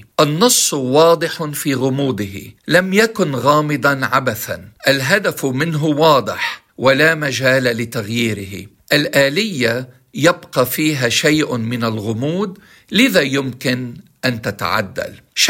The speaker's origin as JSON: {"language": "Arabic", "country": "Lebanon"}